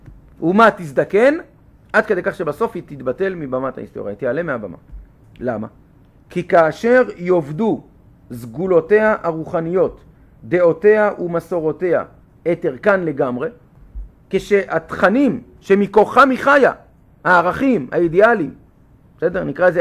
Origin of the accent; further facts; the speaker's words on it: Holon, Tel Aviv District, Israel; אני באתי מהעיר, בסדר? אני גדלתי בחולון, לדוגמה.